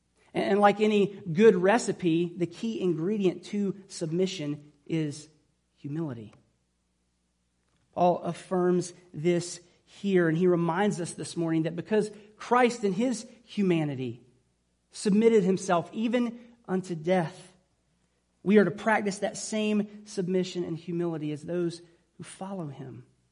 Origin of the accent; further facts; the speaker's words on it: Georgia, United States; it will probably come as no surprise to anyone here who knows that I grew up in Southeast Georgia